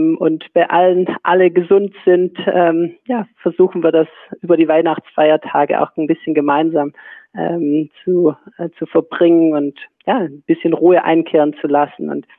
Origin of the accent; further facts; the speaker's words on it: Bad Waldsee, Baden-Württemberg, Germany; Aulendorf liegt im Oberschwäbischen. Ich komme aus der Bodenseer Region, aus Bad Waldsee genauer gesagt.